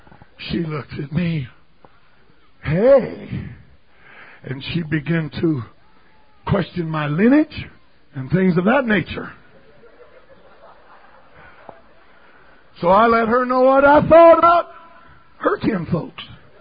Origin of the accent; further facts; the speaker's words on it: Colorado, United States; I was born and raised in Colorado. I spent some time in Colorado.